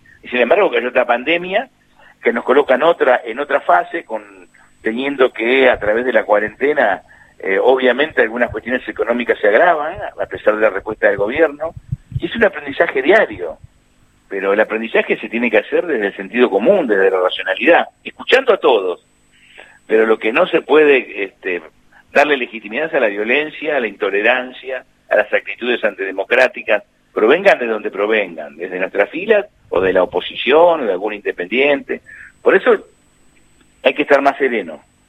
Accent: San Antonio Oeste, Río Negro, Argentina; en lugares tan lindos como las grutas y como mi pueblo que es San Antonio Oeste, y tantos lindos lugares que tiene la Argentina

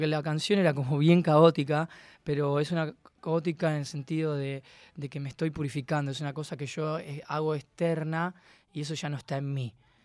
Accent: Buenos Aires, Argentina; born there; de aquella costa del río Paraná de Las Palmas, incluso se llevó balnearios completos, y el lugar donde yo nací se borró

